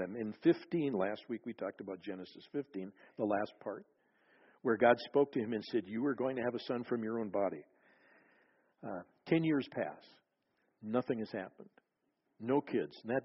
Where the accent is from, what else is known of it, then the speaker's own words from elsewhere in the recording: Minnesota, United States; And I grew up in Minnesota, so I watched the Minnesota Vikings.